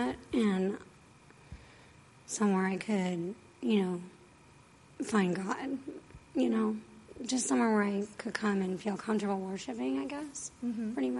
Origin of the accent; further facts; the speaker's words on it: Pennsylvania, United States; born there; also born or lived in Arizona; I was born in Pennsylvania, lived in Arizona for 22 years, single mom of two.